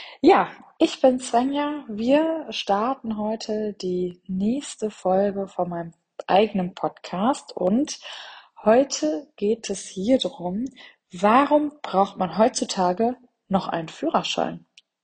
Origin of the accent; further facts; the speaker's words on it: Soest, North Rhine-Westphalia, Germany; Ich komme aus Soest. Das ist ja alles noch relativ ländlich